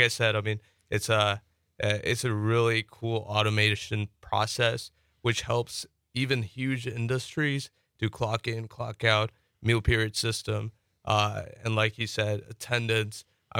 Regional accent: Bangladesh; moved away; also born or lived in Canada; I'm from Bangladesh as well. Been living here for about 4 years. And before here, yeah. I was in Canada for six.

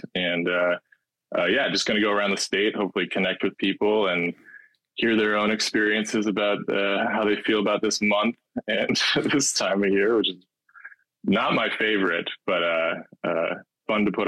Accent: Tomah, Wisconsin, United States; I remember this time in high school, I grew up in Toma, Wisconsin. You heard of Toma?

